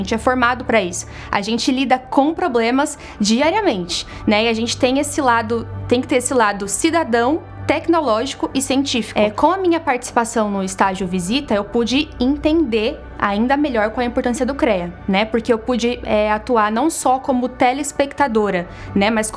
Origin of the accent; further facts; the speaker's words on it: Barueri, São Paulo, Brazil; now in Caraguatatuba, Brazil; eu tenho 23 anos, sou natural aqui de São Paulo, Barueri. E aos 19, quando eu passei para o vestibular, eu me mudei para Caraguatatuba para cursar engenharia civil.